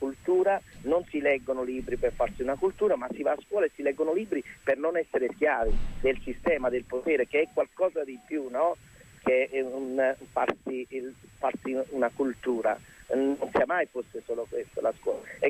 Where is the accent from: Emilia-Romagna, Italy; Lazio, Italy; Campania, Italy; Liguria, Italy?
Campania, Italy; Naples; born there; non mi è successo perché sono nato a Scampia